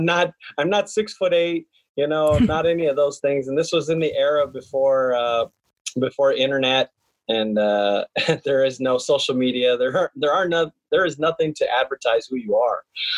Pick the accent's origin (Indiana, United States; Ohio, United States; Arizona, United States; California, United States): Arizona, United States; Tucson; You know, I grew up in Tucson, Arizona, and had a dream of playing college basketball one day. And, you know, a kid from the South Side, you know, I'm a Hispanic player.